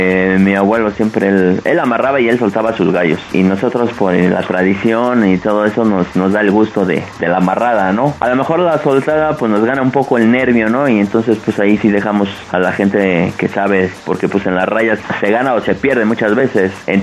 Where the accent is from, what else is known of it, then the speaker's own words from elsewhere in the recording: Mexico City, Mexico; Nosotros somos del Distrito Federal, pero mi abuelo, él era de Guadalajara, y de ahí él empezó la tradición. Ya se viene para acá, para el distrito, y aquí empezamos nosotros.